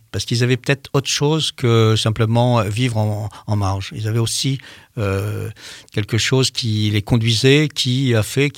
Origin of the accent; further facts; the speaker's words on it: Brest, Brittany, France; born there; Et ça me fait plaisir de rendre hommage à ma ville natale.